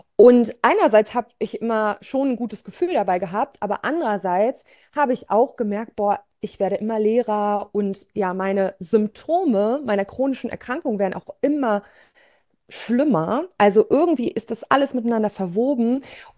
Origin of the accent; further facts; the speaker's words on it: Lower Saxony, Germany; Ich komme aus der Region Braunschweig-Salzgitter, also bin so im Norden von Deutschland verortet.